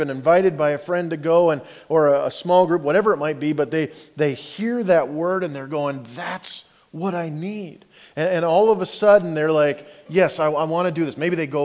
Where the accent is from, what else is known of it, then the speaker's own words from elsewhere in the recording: Canada; I remember as a kid growing up in Canada